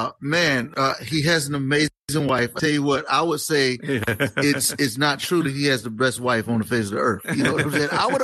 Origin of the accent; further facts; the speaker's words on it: East Coast, United States; And I'm from the East Coast.